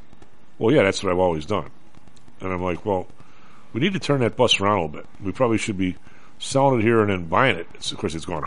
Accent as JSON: {"language": "English", "town": "Chicago", "region": "Illinois", "country": "United States", "said": "We're from Chicago."}